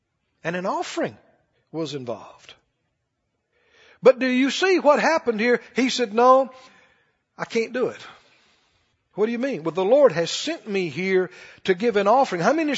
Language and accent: English; Mississippi, United States; I was from Mississippi in the country. So I believe God.